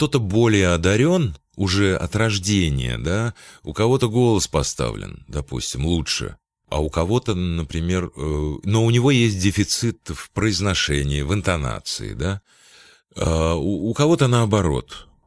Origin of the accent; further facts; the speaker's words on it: Russia; moved away as an adult; now in Germany; я вырвался из России 1990 года.